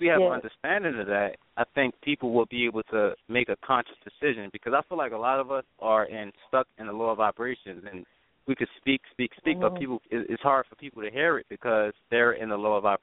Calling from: East Orange, New Jersey, United States; I'm calling from East Orange, New Jersey.

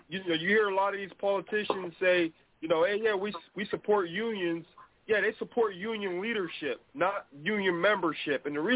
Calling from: Pennsylvania, United States; I'm calling from Pennsylvania.

